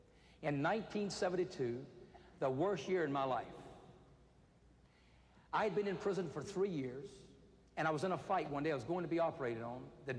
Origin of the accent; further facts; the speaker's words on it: South Carolina, United States; I was brought up in South Carolina where I learned to hate black people.